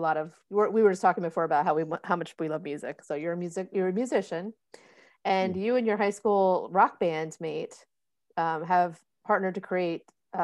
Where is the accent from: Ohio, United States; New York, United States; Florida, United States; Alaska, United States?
Florida, United States; And I remember I grew up in Florida and I would lay on the beach